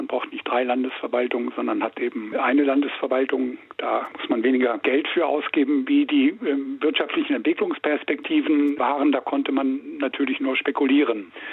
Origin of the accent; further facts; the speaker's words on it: Lower Saxony, Germany; now in Heidelberg, Germany; Nein, ich bin kein Schwabe. Ich bin zugezogen aus Niedersachsen. Und ich fühle mich als Heidelberger, als Baden-Württemberger und dann, da ich mich selbst viel mit badischer Geschichte beschäftigt habe, irgendwie noch als Badener, aber als Kurpfälzer kaum.